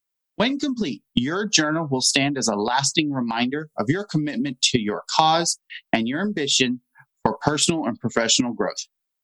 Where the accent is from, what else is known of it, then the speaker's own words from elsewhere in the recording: Kansas, United States; also born or lived in Dallas; I'm from originally Kansas, but I lived a lot in Dallas. And my adopted family was there.